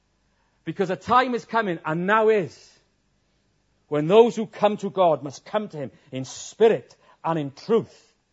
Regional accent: Wales, United Kingdom; I'm a Welshman and did that.

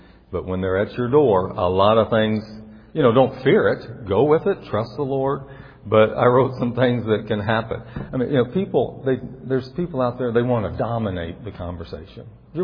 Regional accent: the South, United States; now in Illinois, United States; But I grew up in the South, and I think I speak a little slow sometimes

